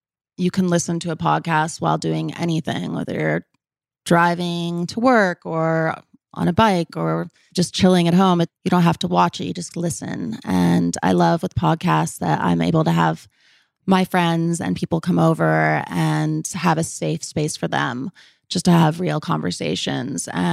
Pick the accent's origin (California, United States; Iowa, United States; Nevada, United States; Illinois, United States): California, United States; Los Angeles; also born or lived in New York; When I lived in Los Angeles, I just lived such a sheltered life as a little girl growing up. And then moving to New York